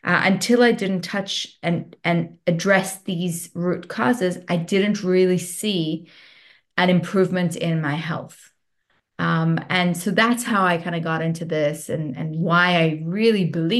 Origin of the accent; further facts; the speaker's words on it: South Africa; When I grew up in South Africa